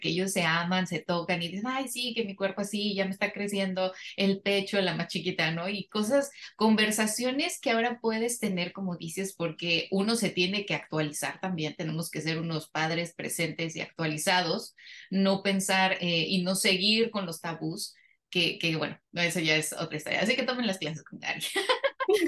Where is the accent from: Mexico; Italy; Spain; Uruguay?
Mexico; moved away; nosotras como mexicanas tenemos miles de modismos. A mí me costó mucho llegar aquí